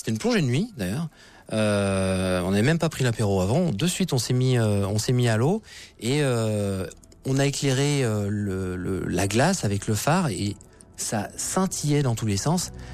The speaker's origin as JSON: {"language": "French", "town": "Troyes", "region": "Grand Est", "country": "France", "said": "je suis originaire de Troyes."}